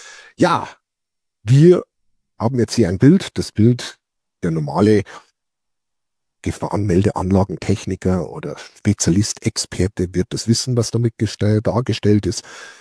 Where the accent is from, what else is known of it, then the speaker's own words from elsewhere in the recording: Bavaria, Germany; Man hört, ich komme aus Bayern